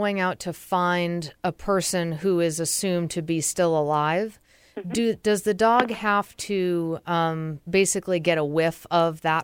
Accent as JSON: {"language": "English", "region": "New England", "country": "United States", "said": "I'm from the East Coast, but I'm from north of you. I'm from New England, so."}